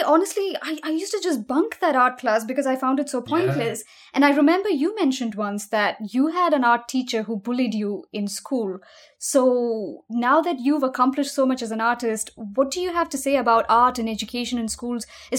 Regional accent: India; You know, I grew up in India where art class, at least in my school, meant that we were given a textbook with a color image on one side

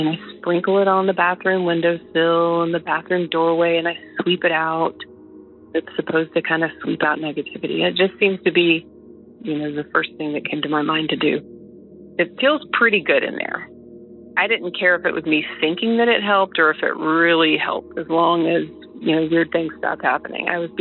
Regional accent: Asheville, North Carolina, United States; I'm from Asheville, North Carolina.

